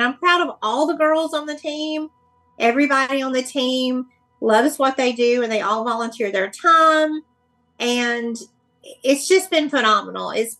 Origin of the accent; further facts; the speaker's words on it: Birmingham, Alabama, United States; I had known it from my childhood just from growing up in Birmingham.